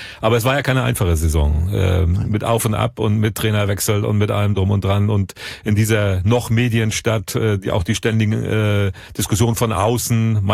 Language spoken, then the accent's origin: German; Northern Germany, Germany; Ich komme ja aus Norddeutschland